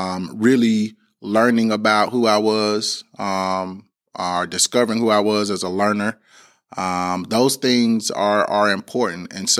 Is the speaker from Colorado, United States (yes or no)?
no; Orem, Ohio, United States; I'm a proud product of a public school there in my hometown. It's a little rural town. It's called Orem. But the neighboring municipality or town was Proctorville.